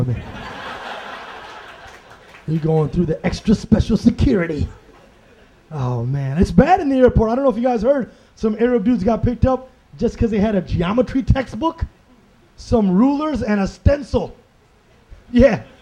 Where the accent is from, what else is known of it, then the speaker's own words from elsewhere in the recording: India; I'm from India. I took that personally.